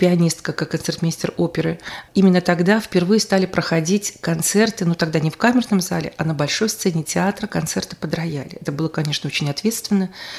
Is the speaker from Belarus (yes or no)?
yes; Belarus; я была одна из Беларуси, была самая молодая.